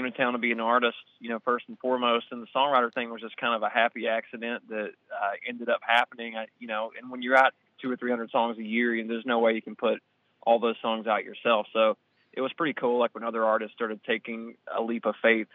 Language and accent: English; Georgia, United States; I mean, I grew up in Georgia, you know, in a little mountain town, and grew up singing in church